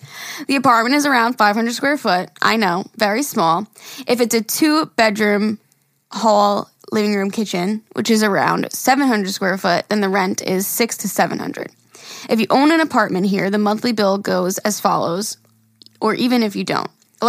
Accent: Mumbai, Maharashtra, India; I'm from Mumbai

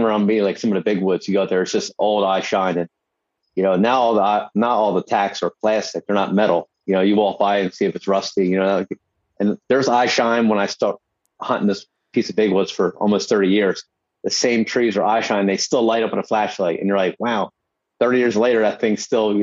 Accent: New Jersey, United States; hunt New Jersey to hunt mountains, swamps, all in my home state

